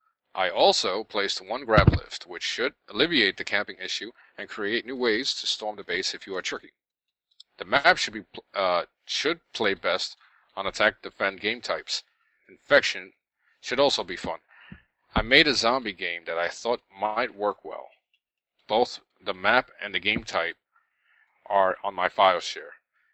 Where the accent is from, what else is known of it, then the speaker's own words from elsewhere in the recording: Bronx, New York, United States; See, I'm from the Bronx. I'm 35 years old, so there was no Chuck E. Cheese when I was growing up.